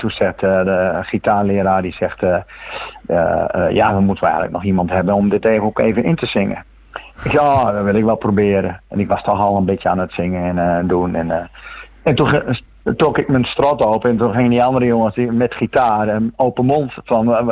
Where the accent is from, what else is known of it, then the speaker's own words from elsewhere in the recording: Tolbert, Groningen, Netherlands; Ik kom uit Groningen, uit Tolbert, Groningen. Dat is naast Leek, tussen Groningen, de stad Groningen en Drachten in.